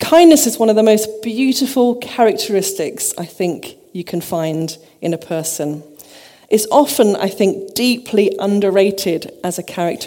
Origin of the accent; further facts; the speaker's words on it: Hove, South East England, United Kingdom; I hail from this area, so I grew up in Hove. Maybe you know from the accent. I'm sorry, but I am a Sussex girl. I am a Sussex girl, and my dad grew up in Washington.